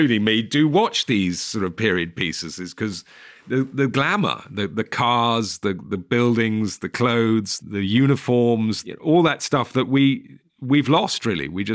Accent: England, United Kingdom; And as an English person, I think that was quite exciting to think about

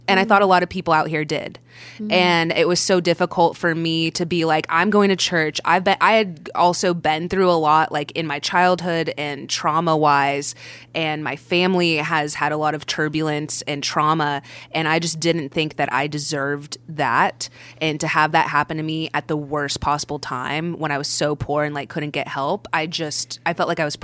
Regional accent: Texas, United States; Well, it was really interesting growing up in Texas, like going to high school in Texas, because we were Catholic, but the majority of the kids, like all the popular kids were Baptist.

